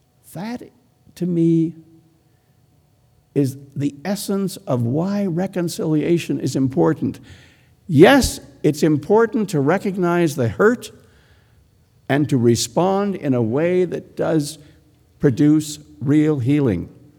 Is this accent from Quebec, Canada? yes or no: no; Charlottetown, Prince Edward Island, Canada; A few years back, Ovid Mercredi, a well-known former national chief, came to my hometown, Charlottetown, for a visit.